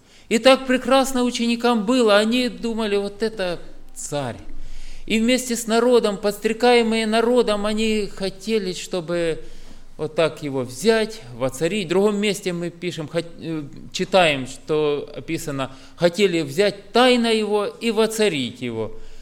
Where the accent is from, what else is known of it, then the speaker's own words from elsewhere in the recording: Merefa, Kharkiv Oblast, Ukraine; я из Мирефы.